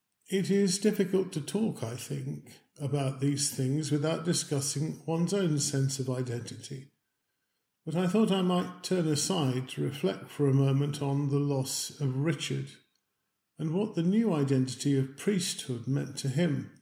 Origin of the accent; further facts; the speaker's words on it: Wales, United Kingdom; it will still be important to me that I am a woman, not a man, or that I am Welsh, not British.